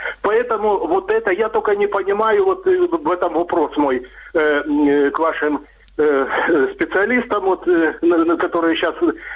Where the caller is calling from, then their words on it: Dnipro, Dnipropetrovsk Oblast, Ukraine; я вот звоню из Днепра